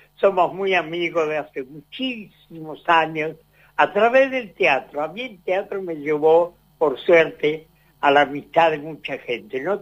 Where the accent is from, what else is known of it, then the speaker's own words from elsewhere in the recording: Argentina; yo soy argentino